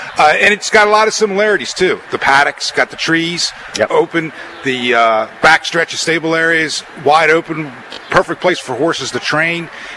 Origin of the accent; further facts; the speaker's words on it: Delaware, United States; born there; I've been a fan of Delaware Park my entire life. I was born in Delaware.